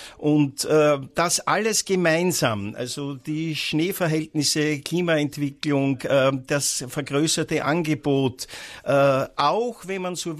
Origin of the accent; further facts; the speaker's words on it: Austria; in den 90er Jahren bei uns in Österreich die Skikurse, die Pflichtskikurse für Grundschüler und Sekundarstufe 1 mehr oder weniger nicht mehr verpflichtend, manche sagen abgeschafft wurden.